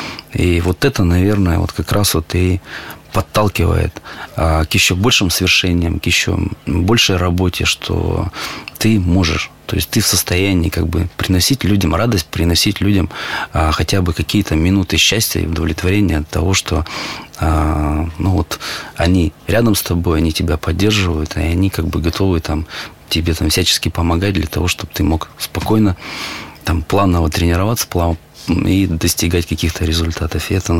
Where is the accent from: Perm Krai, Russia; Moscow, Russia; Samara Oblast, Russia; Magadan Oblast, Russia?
Perm Krai, Russia; Perm; тех ребят, которые приехали поддержать меня из моего родного города Перми